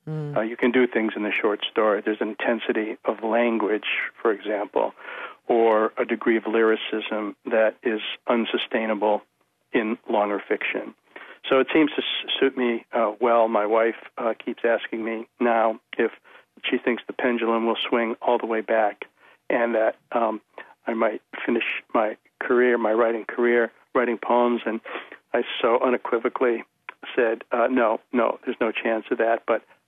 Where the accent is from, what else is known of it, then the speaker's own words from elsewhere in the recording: Holyoke, Massachusetts, United States; moved away as an adult; Yeah, I was born and raised in Holyoke, Massachusetts, Western Massachusetts. And I came out here in 1975